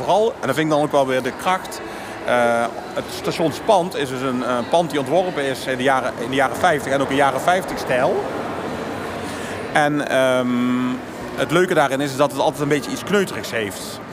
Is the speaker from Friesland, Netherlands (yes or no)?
no; Eindhoven, North Brabant, Netherlands; Ja, ik ben geboren in Stratum, maar ik kom uit Tongeren. Ik moet er wel bij zeggen, Eindhoven zelf was altijd een stad.